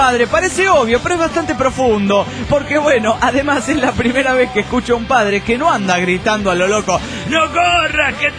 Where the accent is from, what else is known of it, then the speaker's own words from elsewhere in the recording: La Plata, Buenos Aires Province, Argentina; de La Plata, Argentina.